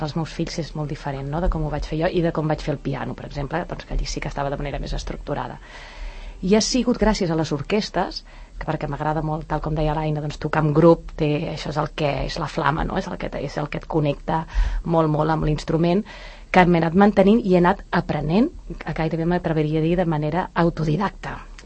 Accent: Reus, Catalonia, Spain; jo sóc de Reus

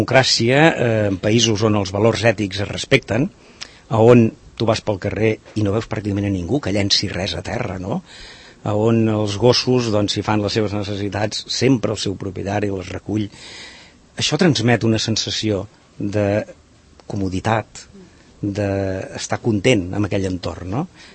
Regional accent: Catalonia, Spain; en un país mediterrani, com som els catalans

